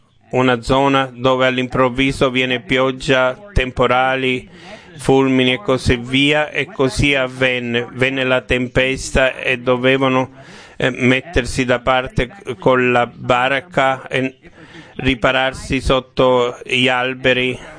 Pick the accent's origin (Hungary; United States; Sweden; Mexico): United States; Kentucky; Italian is a second language; also born or lived in Indiana; Io vivevo in Indiana, ma sono nato a Kentucky. Era vicino al fiume Ohio e lì ho passato tanto tempo.